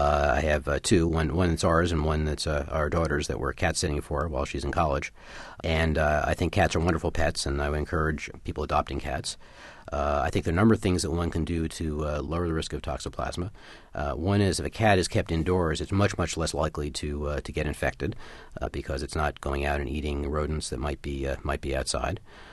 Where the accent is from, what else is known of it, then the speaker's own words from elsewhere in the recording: New Jersey, United States; I'm from New Jersey. My wife is, so I hope my fellow New Jerseyans won't mind my poking fun at my own state.